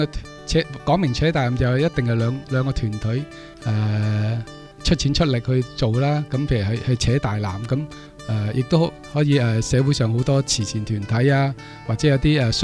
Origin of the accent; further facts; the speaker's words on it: Hong Kong; 咁呢個接力賽亦都符合我哋香港人嘅需要啦。